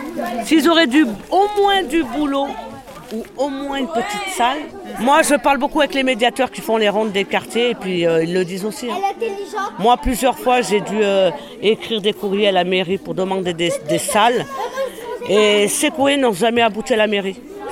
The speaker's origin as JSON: {"language": "French", "town": "Fontaine", "region": "Auvergne-Rhône-Alpes", "country": "France", "tie": "born or raised there", "said": "Moi, je suis née à Fontaine. J'ai toujours habité Fontaine. Ça fait 52 ans que je suis à Fontaine."}